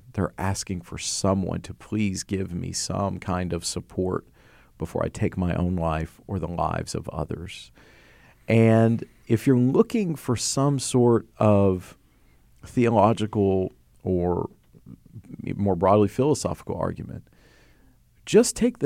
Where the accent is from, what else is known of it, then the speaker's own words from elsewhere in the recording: Tennessee, United States; I mean, for example, in my home state of Tennessee, the number one killer of children is guns.